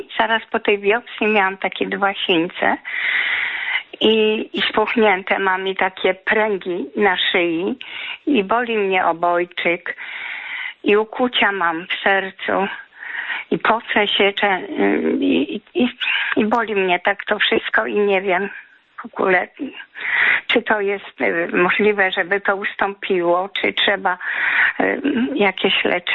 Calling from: Szczecin, West Pomeranian Voivodeship, Poland; jestem ze Szczecina.

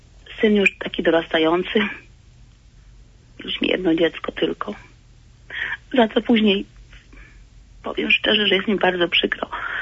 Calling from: Lublin, Lublin Voivodeship, Poland; jestem z Lublina.

